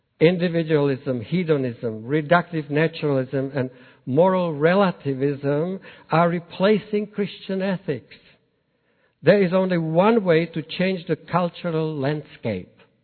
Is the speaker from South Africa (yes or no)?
no; Czechia; accent: Czech; English is a second language; I asked the students, about 600 of them in a big hall, whether they detected my accent. Well, sure enough, they did. So I said, well, can I tell you something in Czech so that you would see what kind of difference it is to speak Czech or to speak English?